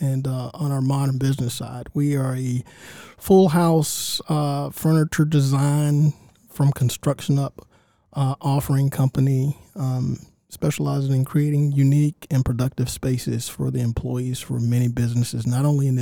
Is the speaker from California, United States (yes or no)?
no; Augusta, Georgia, United States; So I grew up in Augusta, actually not far from the studio. As a kid, I used to walk up and down Broad, going to movies at the Miller Theater and at the Imperial.